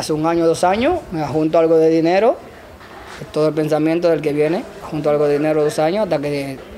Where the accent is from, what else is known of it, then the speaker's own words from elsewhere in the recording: Spain; moved away as an adult; La costumbre de mi país, España. En mi país tú te echas 3 meses aprendiendo y no te dan ni la gracia, ¿eh?